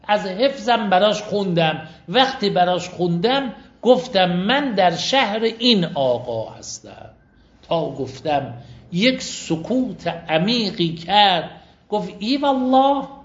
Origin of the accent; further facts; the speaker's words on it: Mashhad, Razavi Khorasan, Iran; گفتم من اهل ایرانم، در ایران یک محافظه و استانی هست به نام خراسان، مرکز این محافظه و استان شهر مشهده.